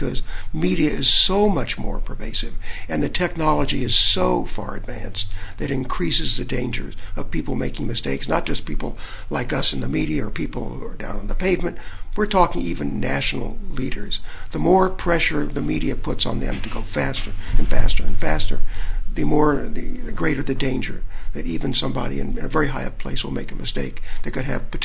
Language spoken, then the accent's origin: English; Kansas City, Missouri, United States; born there; I was born in Kansas City, Missouri.